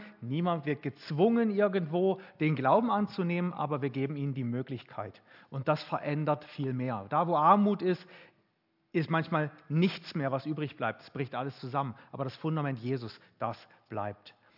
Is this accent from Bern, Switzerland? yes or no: no; Frauenfeld, Thurgau, Switzerland; Wir kommen aus Frauenfeld. … in der Mitte.